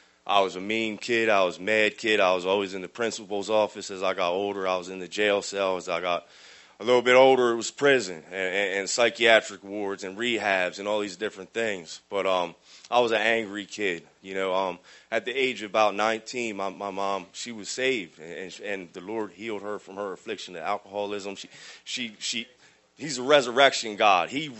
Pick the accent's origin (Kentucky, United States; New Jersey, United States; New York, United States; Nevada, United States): New Jersey, United States; I'm from New Jersey. I'm 37 years old.